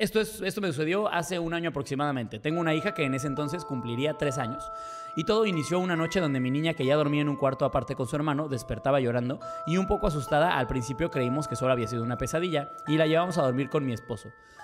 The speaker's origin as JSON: {"language": "Spanish", "town": "Tuxtla Gutiérrez", "region": "Chiapas", "country": "Mexico", "said": "¡Soy chiapaneco! ¡No! ¡Yo, chiapaneco!"}